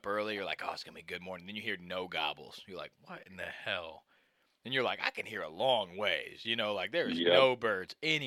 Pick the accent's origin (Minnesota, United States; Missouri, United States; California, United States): Missouri, United States; I grew up in Missouri, really healthy turkey population